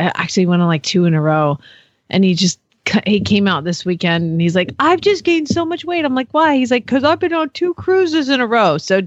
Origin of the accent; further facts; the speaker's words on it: Phoenix, Arizona, United States; from Phoenix, Arizona